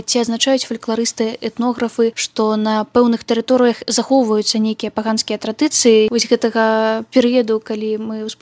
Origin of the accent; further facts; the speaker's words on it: Mogilev Region, Belarus; born there; У той мясцовасці, дзе я нарадзілася, ў Сіповіцкім раёне, такіх даўніх традыцый не было.